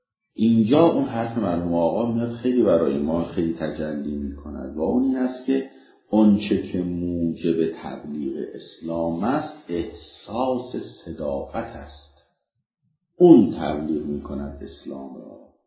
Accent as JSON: {"language": "Persian", "country": "Iran", "said": "ما ایرانیم، نباید چم بیاریم، همینه دیگه"}